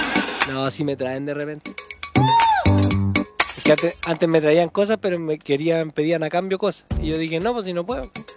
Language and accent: Spanish; Chile; Yo soy chileno, a mí me gusta chileno.